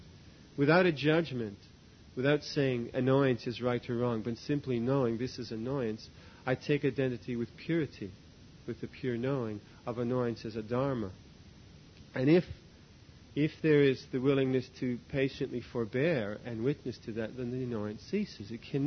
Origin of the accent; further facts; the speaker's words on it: England, United Kingdom; I'm an Englishman anyway.